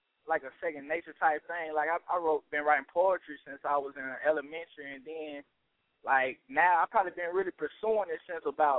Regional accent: Tuskegee, Alabama, United States; I'm from Tuskegee, Alabama. It's a very small community. We don't have much. It's a black community, and we don't have much.

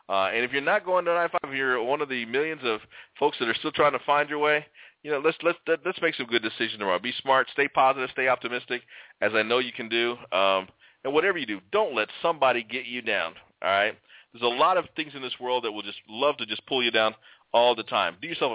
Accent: Galesburg, Illinois, United States; I drove down to my hometown of Galesburg, Illinois. Woo! Kudos to Galesburg, Illinois.

